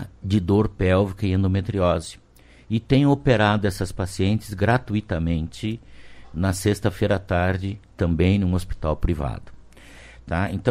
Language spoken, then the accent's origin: Portuguese; Clevelândia, Paraná, Brazil; moved away as an adult; Eu saí de Clevelândia, fui a Santa Maria fazer a minha universidade federal.